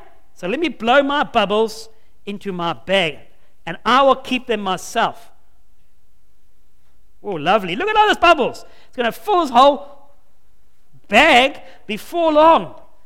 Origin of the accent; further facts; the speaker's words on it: Scotland, United Kingdom; I am a Scotsman.